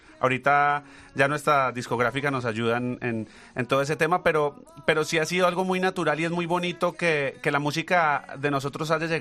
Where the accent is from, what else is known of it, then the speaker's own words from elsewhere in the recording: Cali, Valle del Cauca, Colombia; moved away as an adult; now in Bogotá, Colombia; Nacimos en Cali, vivimos hasta el 2006. Después yo me fui a estudiar a Bogotá en la Universidad de Música, y Cali y mi mamá se fueron, nos fuimos todos para Bogotá.